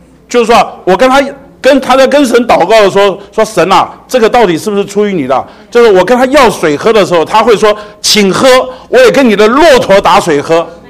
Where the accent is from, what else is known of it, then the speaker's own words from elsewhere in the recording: Taipei, Taiwan; 因为我是一个在台北长大的孩子，他是在乡下长大的孩子，我们的距离啊是观念上是有落差的